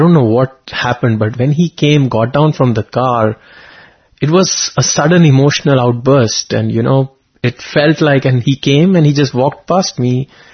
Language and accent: English; Delhi, India; It was not easy from growing up in Delhi to suddenly coming to Parthi